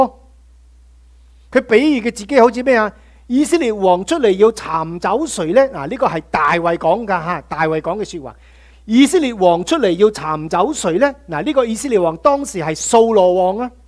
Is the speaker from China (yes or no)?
no; United States; 美国人呢，我们在美国的人，住在美国的，我们美国人现在呢